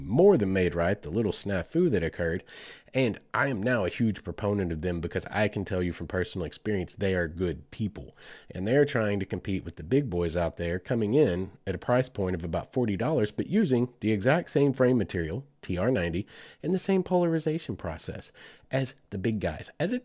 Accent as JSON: {"language": "English", "town": "Heavener", "region": "Oklahoma", "country": "United States", "tie": "born or raised there", "said": "but when I grew up in Heavener, we could take four-wheelers from the town of Heavener all the way to nearly Waldron"}